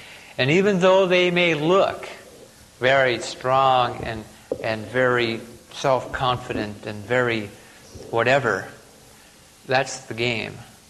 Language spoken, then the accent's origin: English; Michigan, United States; Well, one of the very widely used tests comes from my home state of Michigan.